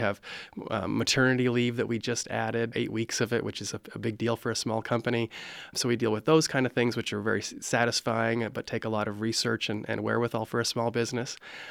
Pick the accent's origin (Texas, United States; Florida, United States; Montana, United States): Montana, United States; Havre; So I think I should begin that I'm from Haver, Montana, especially since much of the audience here might be from Montana.